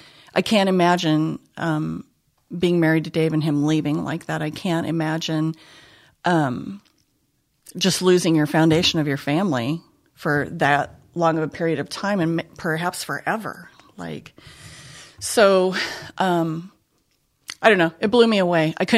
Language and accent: English; Nebraska, United States; You know, I'm a kid from Nebraska. I joined the Army to get out of Nebraska.